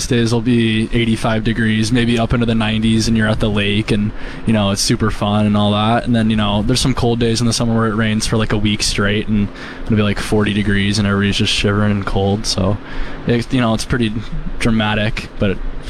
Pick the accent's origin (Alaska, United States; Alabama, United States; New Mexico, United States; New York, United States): Alaska, United States; Yeah, that's right. I grew up in Alaska. I think I was there for 15 years.